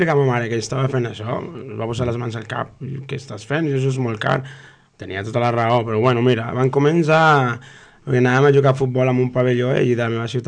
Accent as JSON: {"language": "Catalan", "country": "Colombia", "moved": "yes", "lives_now": "Spain", "said": "Colombià. Era esgrimista."}